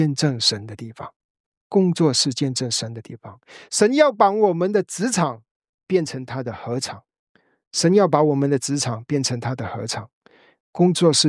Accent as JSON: {"language": "Chinese", "country": "China", "said": "那我们是中国人华人啊"}